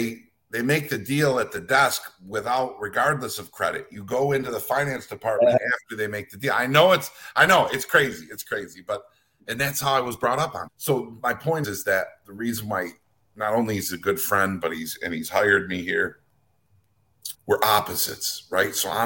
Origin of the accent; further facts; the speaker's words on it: Rochester, New York, United States; And so we come from the same, we come from Rochester, New York.